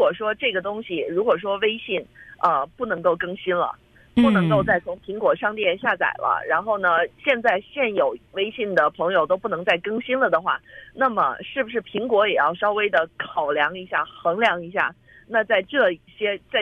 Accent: Beijing, China; now in United States; 我是北京来的，然后卢米是天津，我们都就是我们本身自己的这个从前的朋友大多数都在国内

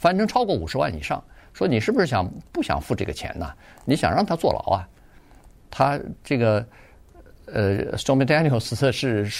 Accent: China; 这个我们中国人说叫做言多必失啊

